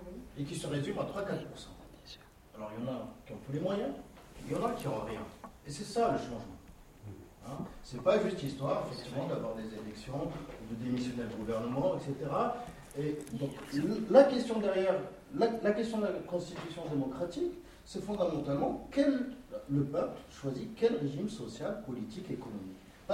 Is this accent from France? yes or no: no; Morocco; Je suis marocain comme toi.